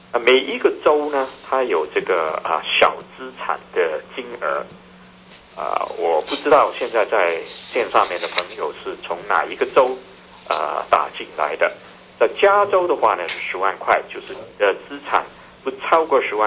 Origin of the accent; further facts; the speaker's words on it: Hong Kong; now in New York, United States; 但是呢，都是用广东话的，因为我基本上我本身是从香港来。我也是主要是用这个广东话